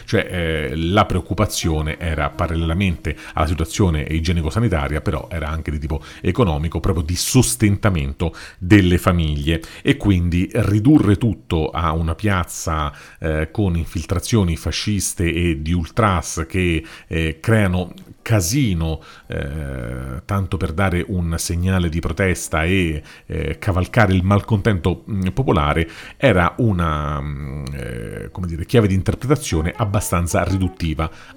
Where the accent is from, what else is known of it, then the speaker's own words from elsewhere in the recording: Naples, Campania, Italy; accent: Neapolitan; scusate il mio accento napoletano